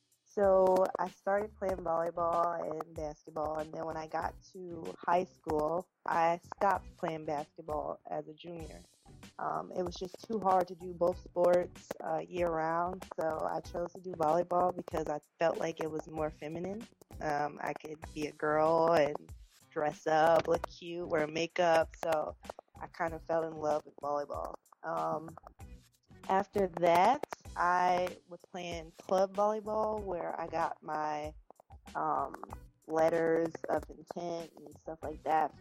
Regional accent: Maywood, United States; Well, I grew up in Maywood, and I am the only child from my parents.

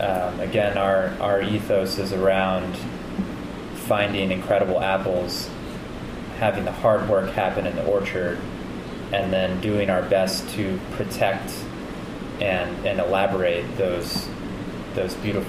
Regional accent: Kansas City, Missouri, United States; You know, again, I'm from Kansas City originally

